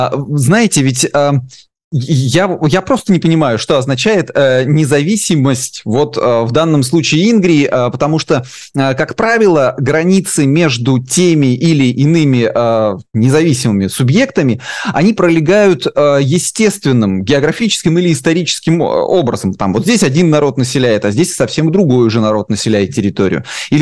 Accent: Breytovo, Yaroslavl Oblast, Russia; на территории моей малой родины существовала Брейтовская Советская Волостная Республика какое-то время.

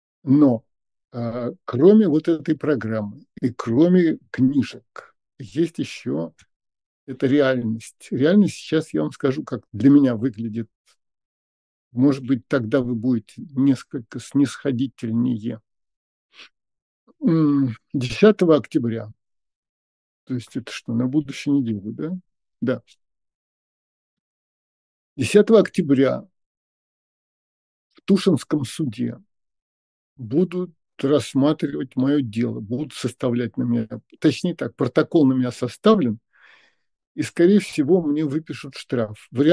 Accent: Russia; born there; Я уроженец РСФСР, вообще-то.

